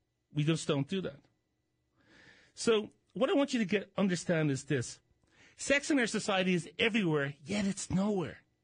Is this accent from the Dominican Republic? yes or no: no; Ireland; now in United States; I saw a lot of this in the UK when all the scandals were breaking in Ireland, which is my home country, though I'm a proud, naturalized American citizen.